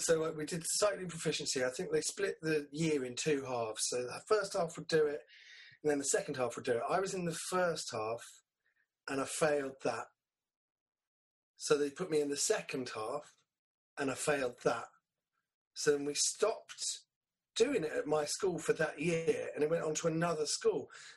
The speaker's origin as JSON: {"language": "English", "region": "London", "country": "United Kingdom", "tie": "born or raised there", "also_born_or_lived": "St Albans", "said": "we grew up in London."}